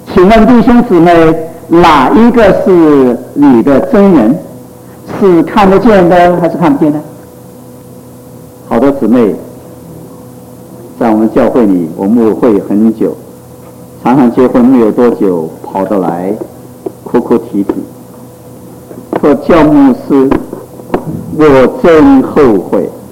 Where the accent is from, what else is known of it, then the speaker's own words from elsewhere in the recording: China; 我们中国人说，一生一个最大的成功是什么？立德，立功，立言。